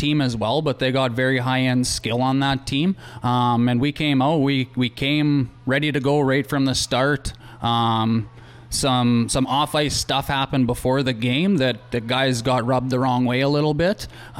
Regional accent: Yorkton, Saskatchewan, Canada; also born or lived in Melfort; I was born in Melfort. I moved to Yorkton summer of grade one, so when I was turning six. I've been here ever since. Played my minor hockey in Yorkton.

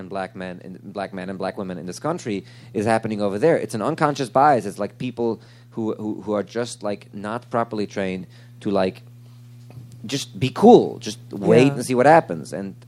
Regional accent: Brooklyn, New York, United States; You know, growing up in Brooklyn and in the Hasidic community, I never met Palestinians

